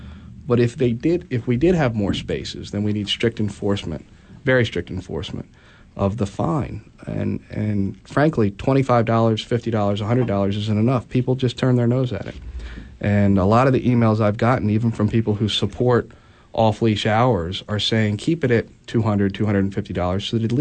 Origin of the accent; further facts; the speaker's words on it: United States; I grew up in the Federal Hill area and had a dog